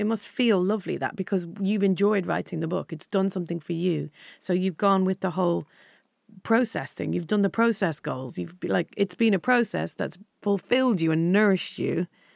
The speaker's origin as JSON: {"language": "English", "country": "Ireland", "tie": "born or raised there", "said": "but when I was younger growing up in Ireland"}